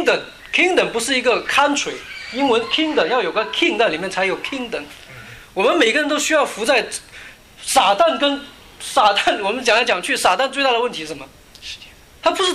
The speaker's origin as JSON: {"language": "Chinese", "country": "China", "said": "我们中国人"}